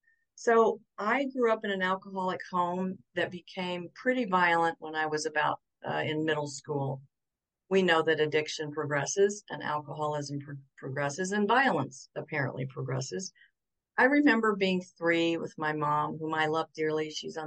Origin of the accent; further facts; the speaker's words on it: the South, United States; I grew up in the South and I would eat all of it that I could stuff.